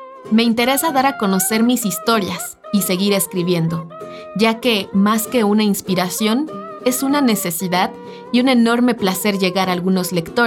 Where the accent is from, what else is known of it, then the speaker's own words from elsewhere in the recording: Mexico City, Mexico; born there; Nací en México DF, hoy Ciudad de México.